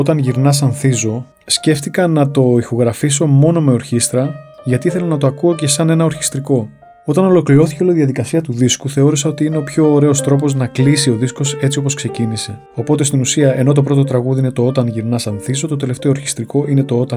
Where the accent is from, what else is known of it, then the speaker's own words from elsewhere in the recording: Smari, Crete, Greece; Το χωριό μου είναι το Σμάρι, είναι στην Κρήτη φυσικά και κοντά στο Καστέλι Παιδιάδος.